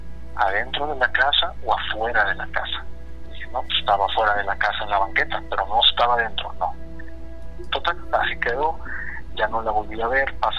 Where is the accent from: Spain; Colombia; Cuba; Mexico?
Mexico; Monterrey, Nuevo León; now in Albuquerque, United States; yo vivo acá en Albuquerque, pero soy de Monterrey.